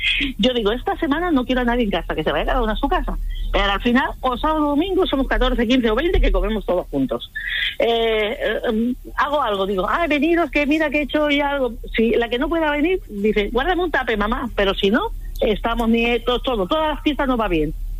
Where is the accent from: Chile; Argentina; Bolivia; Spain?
Spain; Cornellà, Catalonia; moved away as an adult; vine de Cornellá, de Barcelona, teniéndolo todo, y empezar de cero aquí con 4 niñas pequeñas